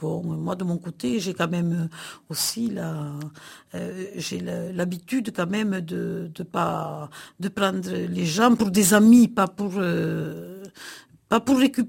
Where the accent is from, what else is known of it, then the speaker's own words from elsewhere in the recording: Bellegarde-du-Razès, Occitanie, France; moi je suis née à Bellegarde-du-Razé. Si, je suis audoise.